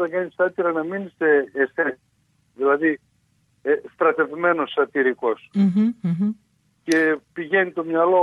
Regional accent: Serres, Central Macedonia, Greece; Ναι, γεννήθηκε στις Σέρες και μάλιστα οι Σέρες

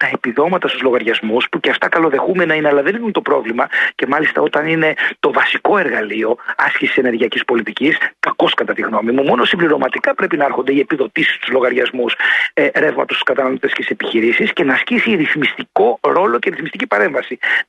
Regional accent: Kefalonia, Ionian Islands, Greece; Θερμές ευχές έρχονται από το νησί μου, την Κεφαλονιά.

